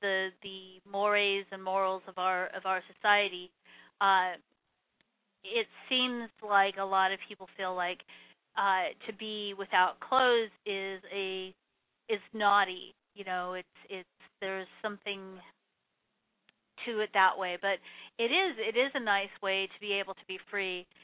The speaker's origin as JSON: {"language": "English", "country": "Germany", "tie": "born or raised there", "said": "I was raised in Europe where we had, you know, in Germany on certain nights out of the week"}